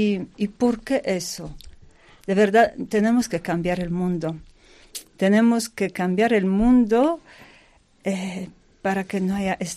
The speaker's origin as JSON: {"language": "Spanish", "country": "Poland", "second_language": "Spanish", "moved": "as an adult", "lives_now": "Kananga, Democratic Republic of the Congo", "said": "soy polaca … soy carmelita misionera. Hace más de 13 años que trabajo y vivo en África."}